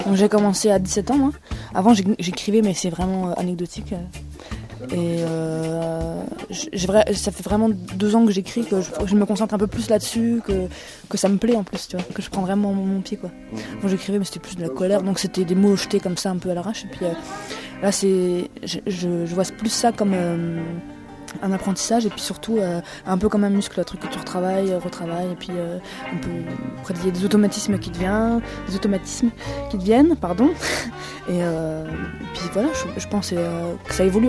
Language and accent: French; Nancy, Grand Est, France; born there; Je suis né à Nancy, dans le 54.